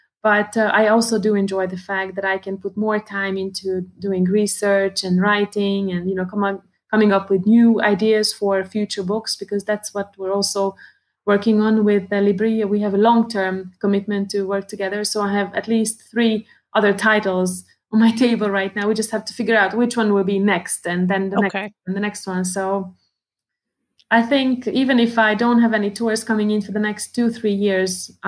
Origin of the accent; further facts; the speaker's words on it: Hungary; English is a second language; also born or lived in Târgu Mureș, Romania; So I am a Hungarian. I don't have any Romanian blood in my vein. I'm Hungarian, but I was born in Marosvásárhely, or Târgu Mureș in its Romanian name. That's where my parents lived, and we lived there. We lived in Transylvania until I was 8 years old. In 1983 was when we moved back to the motherland, to Hungary